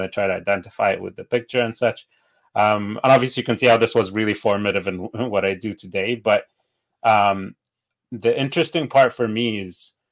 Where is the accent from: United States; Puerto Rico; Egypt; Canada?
Egypt; I was born in Egypt, which is the Coptic Orthodox Church. And in Egypt, we are Copts are a minority, I believe less than 8%.